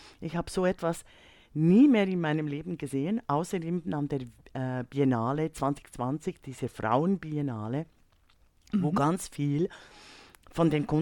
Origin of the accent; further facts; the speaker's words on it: Bern, Switzerland; in meiner Heimatstadt Bern